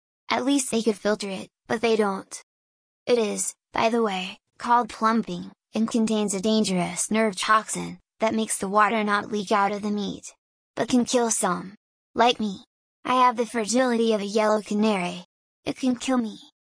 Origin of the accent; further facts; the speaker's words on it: Hungary; I grew up in Hungary, was born 2 years after the end of World War II.